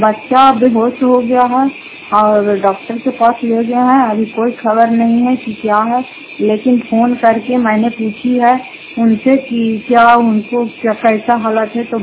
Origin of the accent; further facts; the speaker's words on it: Fatehpur, Bihar, India; घर फतेहपुर पंचायत मकौटा जिला नालंदा त्रापसरा ब्लॉक की निवासी हूँ।